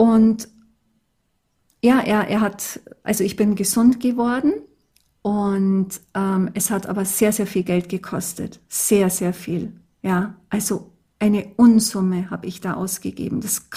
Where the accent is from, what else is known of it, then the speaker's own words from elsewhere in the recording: Augsburg, Bavaria, Germany; In meiner Heimat, in Augsburg, ja.